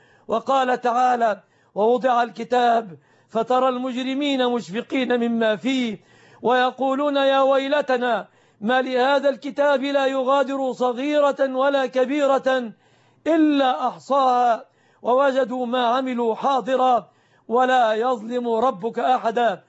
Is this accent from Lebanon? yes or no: no; Egypt; بلادنا مصر